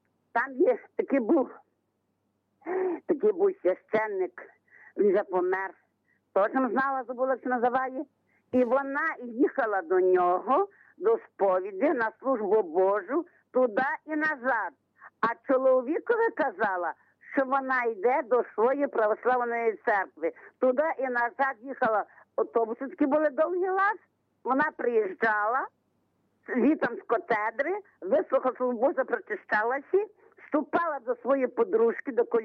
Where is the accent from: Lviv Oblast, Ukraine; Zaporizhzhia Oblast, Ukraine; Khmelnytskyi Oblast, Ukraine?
Lviv Oblast, Ukraine; Я сама з Львівщини.